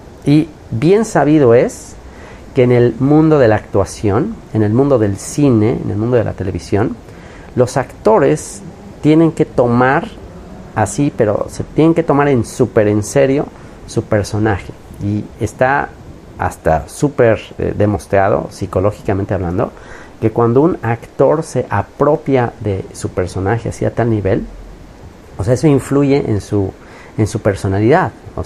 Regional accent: Mexico; Soy mexicano

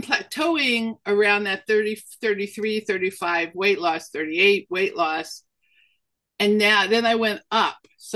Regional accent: Brooklyn, New York, United States; funny because kids used to make fun of Charlotte when I was a kid. I grew up in Brooklyn.

